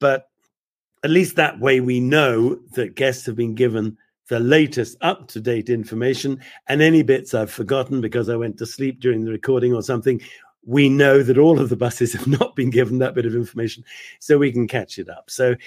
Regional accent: United Kingdom; now in Val d'Isère, France; You can only stay 90 days in 180 as a Brit. So I now have residence here.

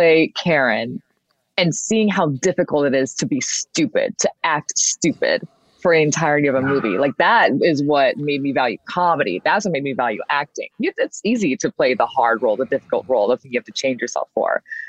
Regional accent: Michigan, United States; I'm from Michigan. I said, that's me. She's me. It's giving Detroiter.

